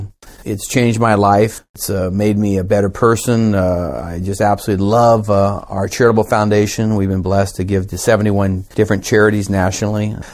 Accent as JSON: {"language": "English", "town": "Orinda", "region": "California", "country": "United States", "tie": "born or raised there", "said": "My first job in Contra Costa, I grew up in Orinda"}